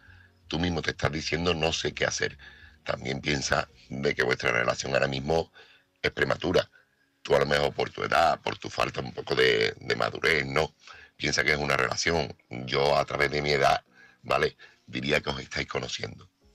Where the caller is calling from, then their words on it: Seville, Andalusia, Spain; corresponsal de Sevilla.